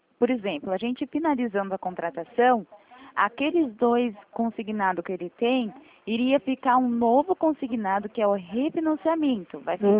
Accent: Itatiba, São Paulo, Brazil; não, eu sou aqui de Itatiba.

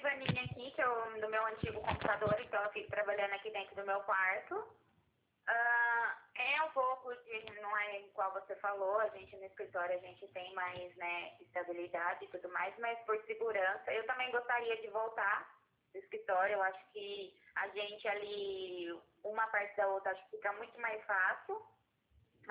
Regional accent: Araraquara, São Paulo, Brazil; eu sou daqui, de Araraquara

